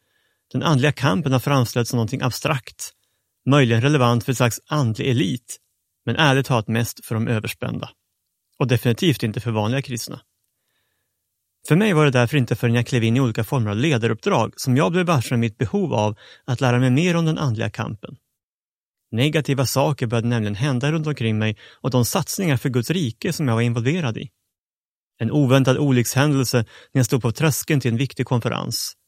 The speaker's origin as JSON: {"language": "Swedish", "country": "Sweden", "said": "i alla fall i Sverige. Där jag kommer från har man visserligen inte förnekat att det skulle finnas något sånt som en andlig kamp."}